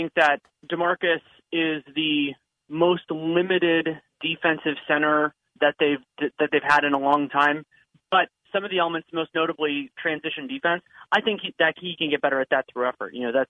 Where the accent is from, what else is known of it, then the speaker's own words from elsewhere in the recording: California, United States; I grew up in the Bay Area, but I did not grow up a basketball fan.